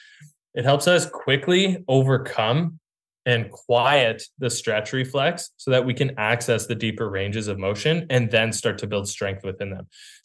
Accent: Canada; I'm Canadian, so this one really resonates with me.

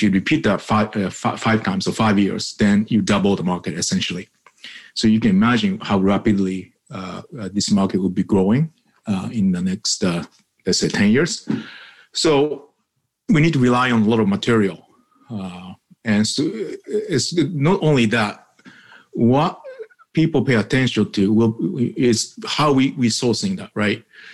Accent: Japan; I grew up in Japan, so I my head is all metric

